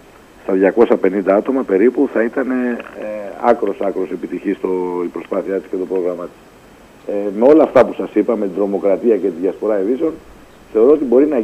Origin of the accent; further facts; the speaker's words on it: Manikia, Greece; όπως λένε και στο χωριό μου στα Μανίκια